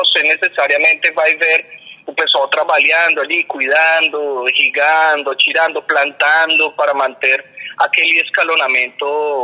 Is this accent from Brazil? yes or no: no; Colombia; Portuguese is a second language; Eu sou colombiano, mesmo na Colômbia, em uma cidade capital como Bogotá.